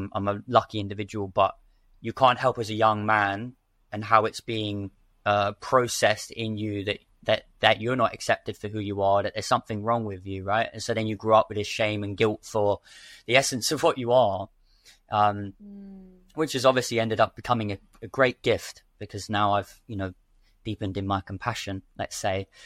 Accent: London, United Kingdom; I had a series of, you know, successes and failures while I was growing up in London and in the industry.

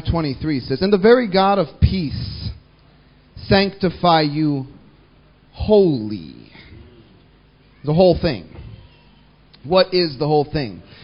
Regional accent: Texas, United States; I'm from Texas

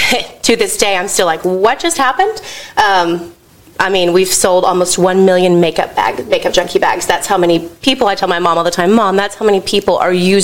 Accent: Corpus Christi, Texas, United States; I grew up in Corpus Christi. I was a speech pathologist in Conroe, Texas for 10 years

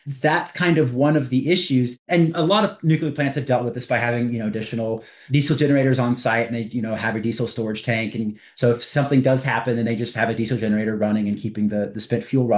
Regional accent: California, United States; Perfect example, California. I grew up outside of the Mojave Desert

